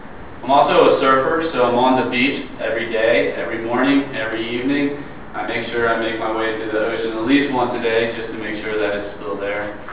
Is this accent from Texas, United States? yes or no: no; New Jersey, United States; moved away; I'm a 18-year resident of southeastern North Carolina. I moved here from South Jersey, where I grew up.